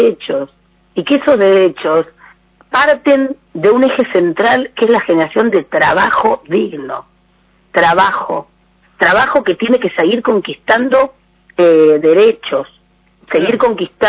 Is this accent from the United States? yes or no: no; Argentina; Quiero que tomemos conciencia como pueblo argentino